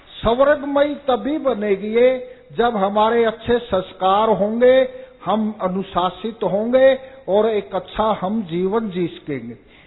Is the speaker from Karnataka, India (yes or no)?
no; Karnal, Haryana, India; मैं करनाल हरियाणा से आया हूं।